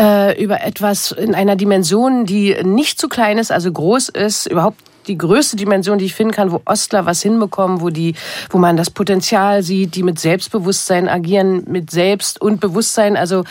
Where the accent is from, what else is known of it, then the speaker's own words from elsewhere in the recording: Berlin, Germany; ich komme quasi aus der Wuhlheide und bin ja Unionerin